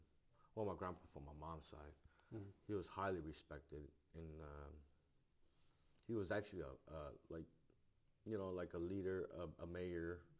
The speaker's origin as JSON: {"language": "English", "town": "Denville", "region": "Illinois", "country": "United States", "tie": "born there", "said": "It was Denville, Illinois. That's how I got my name. It was actually because I was born in Denville, Illinois. It's like a suburb out of Chicago a little bit."}